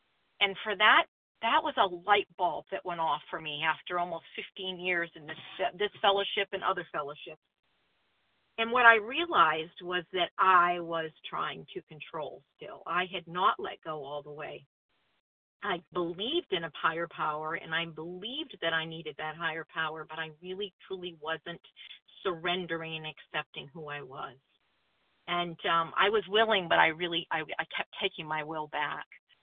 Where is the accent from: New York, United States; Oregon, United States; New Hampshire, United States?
New Hampshire, United States; I hail from New Hampshire, but snowbirding in Florida for the winter